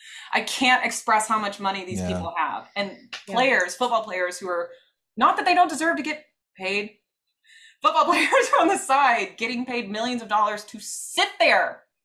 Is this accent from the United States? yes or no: yes; United States; like I'm an American, I grew up here, this is kind of like my Western perspective, Christian heritage background.